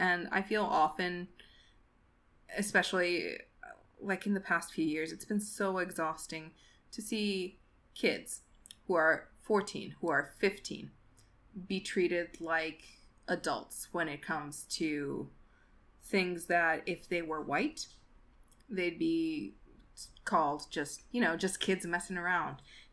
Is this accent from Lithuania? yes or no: no; Ciudad Juárez, Chihuahua, Mexico; I am from Juarez, Mexico.